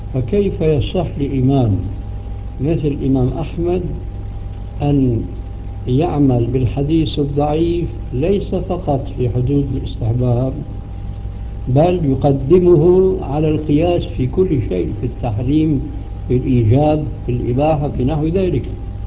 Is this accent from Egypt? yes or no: no; Syria; حين ذاك يصبح لسان حاله يقول كما يقال عندنا في سوريا